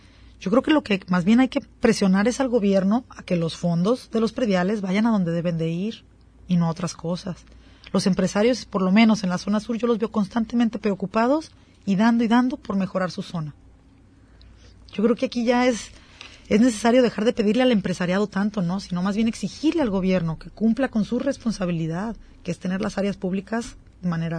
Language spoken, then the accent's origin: Spanish; Puerto Vallarta, Jalisco, Mexico; A mí me duele en lo personal por ser vallartense pata salada y porque yo siempre voy a extrañar mi pueblito bonito de tejitas rojas